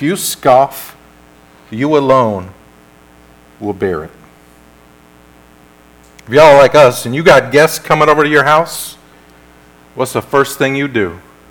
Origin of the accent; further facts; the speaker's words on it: Memphis, Tennessee, United States; You know, I grew up in Memphis. If you grew up in Memphis, you call it M-Town, or you call it the Memphis 10.